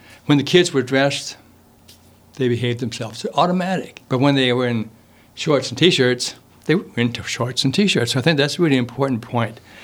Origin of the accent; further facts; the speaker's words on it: Midwest, United States; I know we grew up in the Midwest, and our kids grew up in a little town near Milwaukee, Wisconsin.